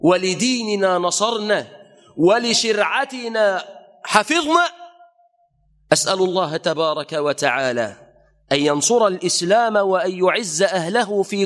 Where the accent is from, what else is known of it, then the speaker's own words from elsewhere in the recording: Egypt; اللهم احفظ بلادنا مصر بالإسلام